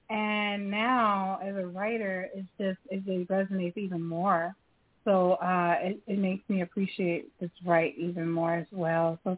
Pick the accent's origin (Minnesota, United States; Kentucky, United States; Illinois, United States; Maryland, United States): Illinois, United States; Chicago; I always say, I'm from Chicago